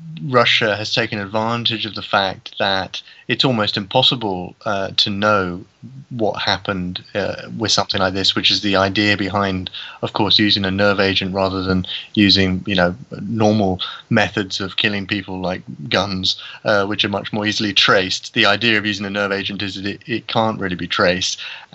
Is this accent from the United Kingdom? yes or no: yes; United Kingdom; now in Åland Islands, Finland; I am a British writer.